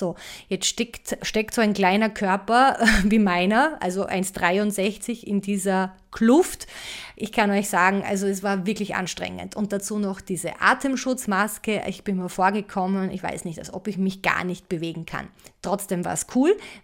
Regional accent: Vienna, Austria; Ich komme ja aus Wien und habe hier in Wien auch studiert und gearbeitet

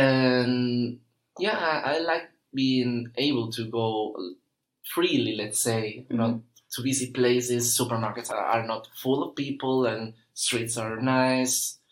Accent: Cádiz, Andalusia, Spain; English is a second language; From the south, Cádiz. It's quite unknown, but maybe you know Seville, Malaga, or Gibraltar. They are nearby places.

